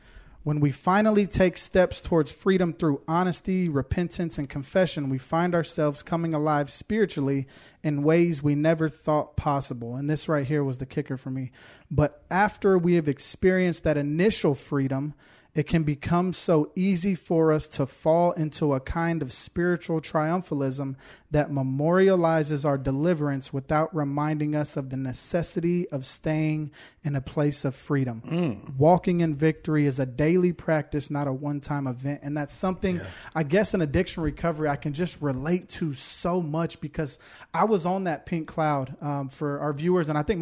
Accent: Houston, Texas, United States; I'm from Houston originally.

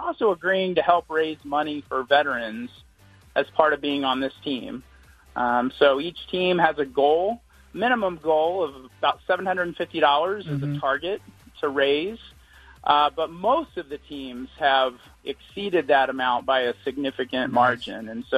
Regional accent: Houston, Texas, United States; I grew up in Houston, Texas, and lacrosse was very new when I was in high school in the 80s.

